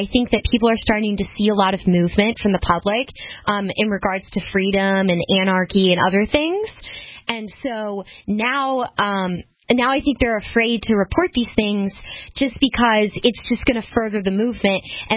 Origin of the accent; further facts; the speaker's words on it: Ohio, United States; I'm actually from Ohio, so I hope you're having fun there, but you should move here.